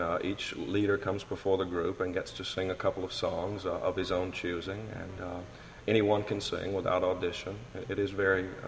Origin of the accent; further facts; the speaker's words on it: Coleman, Alabama, United States; traced it back to my hometown, Coleman, Alabama, which was a real center of Sacred Harp singing at the time